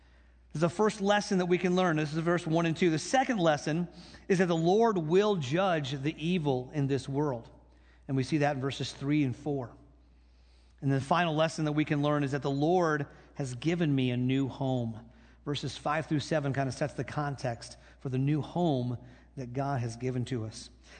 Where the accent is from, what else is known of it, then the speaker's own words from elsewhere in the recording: Michigan, United States; I grew up in Michigan, where everybody went up north for the weekend.